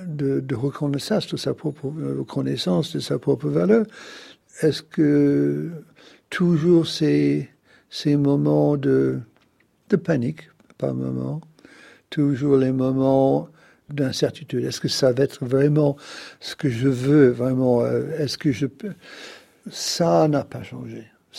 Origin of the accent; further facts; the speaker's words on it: France; je suis en Autriche, et je suis français, et j'habite Paris